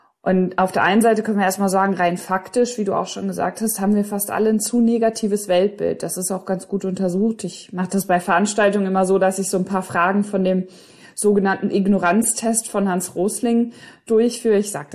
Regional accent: Hiddenhausen, North Rhine-Westphalia, Germany; also born or lived in England; Meine Heimat ist ein Dorf, das heißt Hiddenhausen. Also das heißt wirklich so, ist kein Witz. Weil wenn man überlegt, dass Hidden ja auf Englisch, also ich habe ja lange auch in England gelebt, versteckt heißt, also so bin ich aufgewachsen, sehr versteckt in einem kleinen Dorf in Ostwestfalen-Lippe.

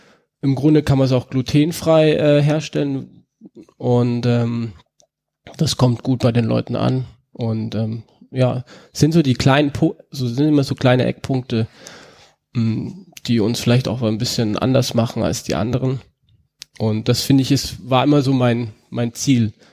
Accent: Bavaria, Germany; Berchtesgadener Landmilch aus meiner Heimat.

